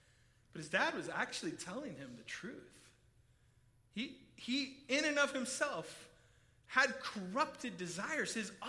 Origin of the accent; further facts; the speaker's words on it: United States; And as an American in general, we kind of believe we're like the best, right?